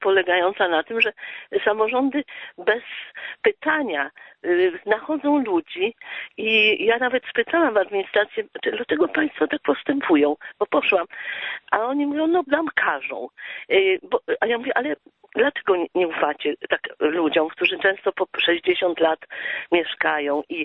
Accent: Warsaw, Masovian Voivodeship, Poland; born there; ja się urodziłam w gruzach Warszawy.

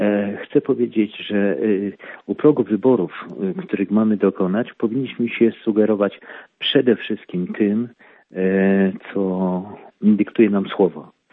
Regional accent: Rzeszów, Subcarpathian Voivodeship, Poland; born there; moved away; also born or lived in Chicago, United States; Ja urodziłem się w Rzeszowie. Całe lata mieszkałem poza krajem. Mieszkałem w Chicago, wróciłem do Polski. Mam ponad 50 lat

